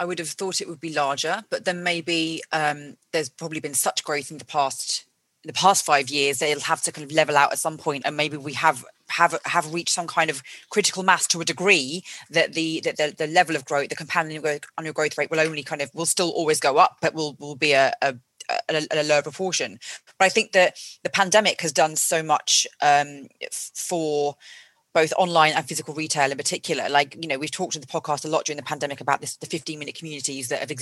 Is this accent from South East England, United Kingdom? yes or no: yes; South East England, United Kingdom; where I'm from, my hometown in Hampshire, is one of those victims.